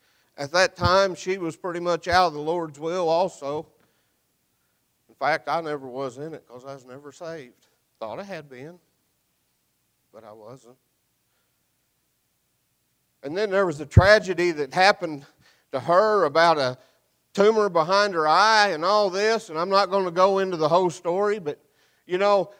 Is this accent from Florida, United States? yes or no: no; Indiana, United States; I've thought about going back home where I was born and raised there in Indiana.